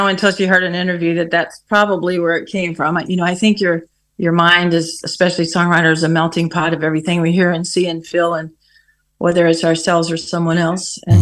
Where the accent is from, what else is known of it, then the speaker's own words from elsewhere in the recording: Texas, United States; I've been a Texas girl all my life, so I'm sure you can tell that as well.